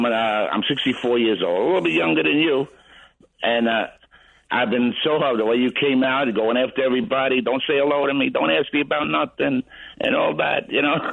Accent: Brooklyn, New York, United States; Listen, I grew up in Brooklyn. I'm Italian.

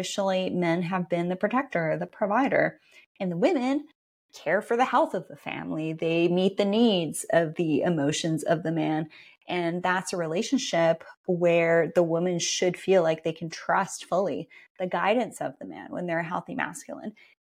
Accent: Canada; I'm from Canada, and Canadian women, I think, are just built differently

